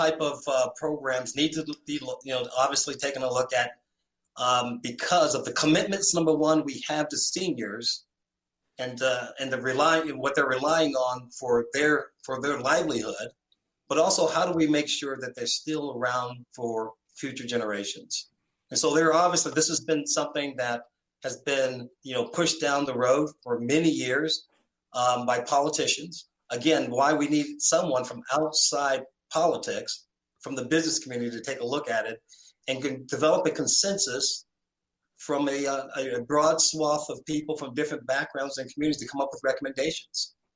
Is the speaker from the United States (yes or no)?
yes; New York, United States; Again, I grew up in Harlem. This was my start in life.